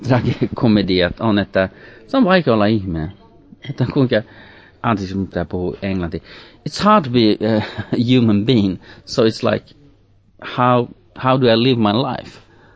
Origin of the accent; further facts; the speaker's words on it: Södertälje, Stockholm County, Sweden; first language Finnish; mun ensimmäinen kieli oli, mä en oppinut, vaikka mä oon syntynyt Ruotsissa, niin mä en oppinut puhun ruotsia vasta, kun mä aloin leikikoulu. Siksi siellä, missä me asuttiin, oli vaan niinkö, oli vaan suomalaisia.